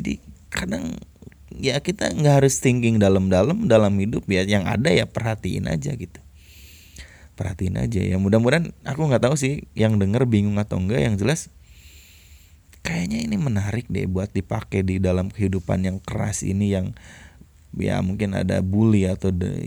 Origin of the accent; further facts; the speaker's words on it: West Java, Indonesia; Hirup lagi, ketahuan gue orang Sunda.